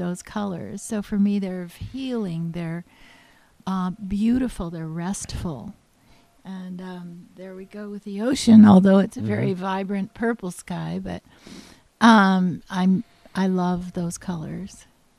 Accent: Santa Barbara, California, United States; born there; I love the ocean. I was born in Santa Barbara. I love the ocean.

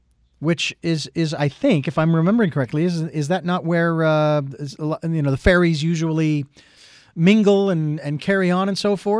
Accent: Phoenix, Arizona, United States; I mean, I grew up in the city. I grew up in Phoenix.

